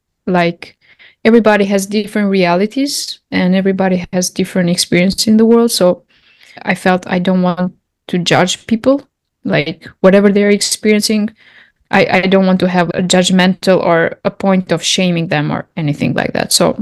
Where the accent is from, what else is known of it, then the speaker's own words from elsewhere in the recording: Fier, Fier County, Albania; I am from Albania. I come from a small town in the south called Fieri.